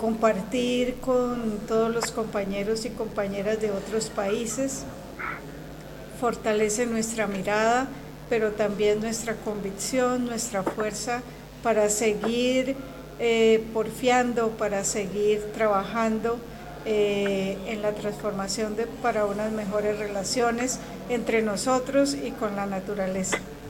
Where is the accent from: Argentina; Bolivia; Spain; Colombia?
Colombia; soy de Colombia